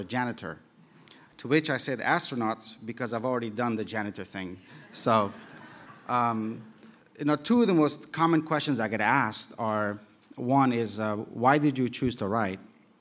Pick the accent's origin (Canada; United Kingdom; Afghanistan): Afghanistan; Kabul; Growing up in Kabul in the 70s, I never heard a gunshot. Although there were tanks at the military barracks, they never moved and they just collected dust.